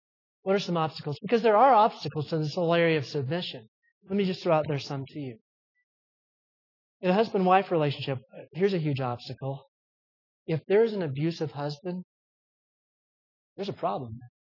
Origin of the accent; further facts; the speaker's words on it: the South, United States; And I grew up in the South, so I know it's a little stilted, okay?